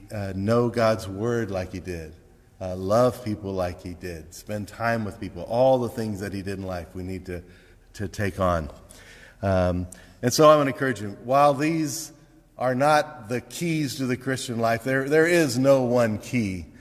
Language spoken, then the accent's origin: English; Cincinnati, Ohio, United States; I grew up in Cincinnati during the time of the Big Red Machine.